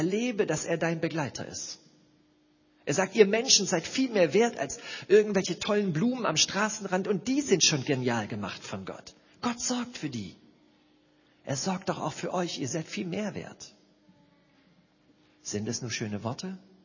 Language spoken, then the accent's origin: German; East Germany, Germany; born there; Ich sage immer, ich bin bekennender Ossi. Also das heißt, ich bin im Osten geboren. Meine Mutter ist aber Schwäbin.